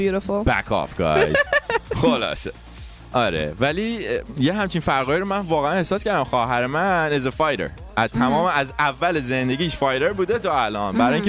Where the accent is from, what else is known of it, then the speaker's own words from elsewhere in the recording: Iran; اصلا از لهجه معلومه که من ایران بزرگ شدم.